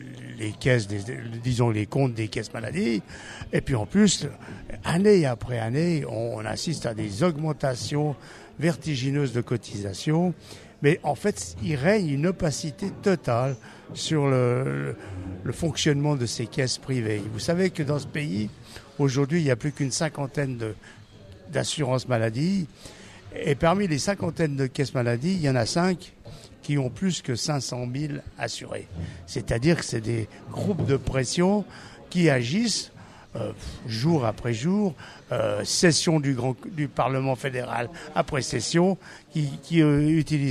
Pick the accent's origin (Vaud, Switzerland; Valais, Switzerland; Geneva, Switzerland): Geneva, Switzerland; en particulier dans ce canton, puisqu'on est des Genevois